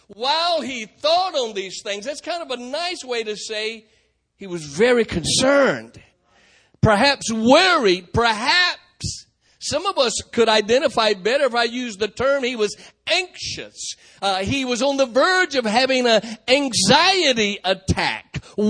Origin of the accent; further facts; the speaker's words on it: North Carolina, United States; Now, most of our home folks know that Jamil and I, we're Native American. We're from the Halawasaponi Indian tribe.